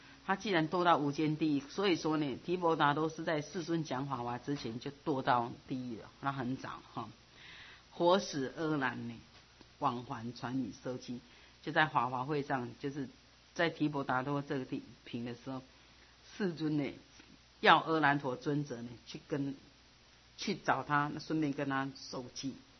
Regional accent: Taiwan; 那个外国人就是同样同学但是他不是我们台湾人

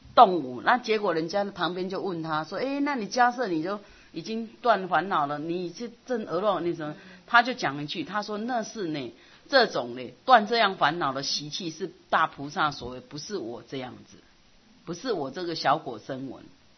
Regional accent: Taiwan; 我们台湾人就是你搞我几年嘛，不要紧，那种心态啊。

